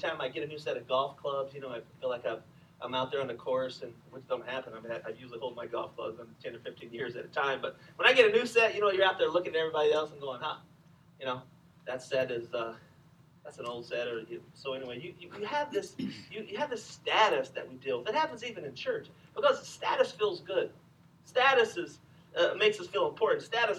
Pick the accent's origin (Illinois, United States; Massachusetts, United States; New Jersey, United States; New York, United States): Illinois, United States; I lived in a mobile home a couple of times. I'm from Illinois.